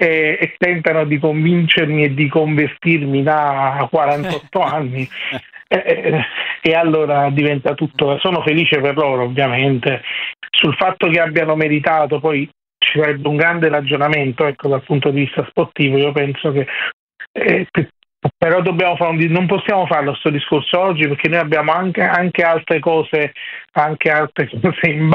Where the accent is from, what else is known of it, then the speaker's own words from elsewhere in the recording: Naples, Campania, Italy; vivo a Napoli, sono napoletano